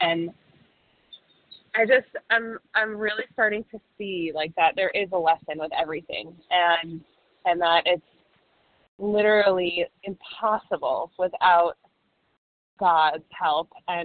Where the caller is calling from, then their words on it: Mexico; I'm calling from Mexico.